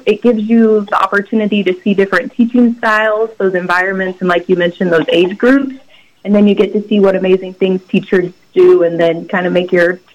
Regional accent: Lawrence, Kansas, United States; So I am from Lawrence, Kansas originally

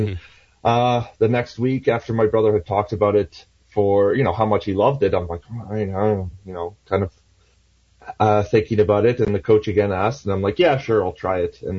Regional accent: Springton, Prince Edward Island, Canada; I grew up in Springton, PEI, before my parents moved eventually to Hartsville.

